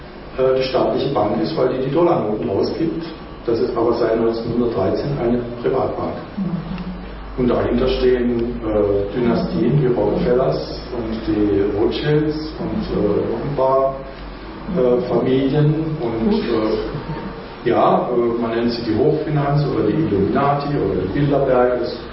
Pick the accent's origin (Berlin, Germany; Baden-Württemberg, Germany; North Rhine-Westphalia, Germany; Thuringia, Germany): Baden-Württemberg, Germany; Freiburg; Ich komme aus Freiburg. Bei uns gibt es ein Regionalgeld